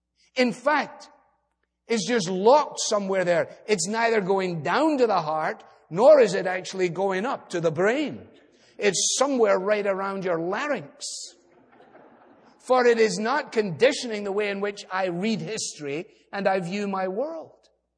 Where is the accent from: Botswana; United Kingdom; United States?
United Kingdom; Glasgow, Scotland; I was brought up in Glasgow, which is a long way from here tonight.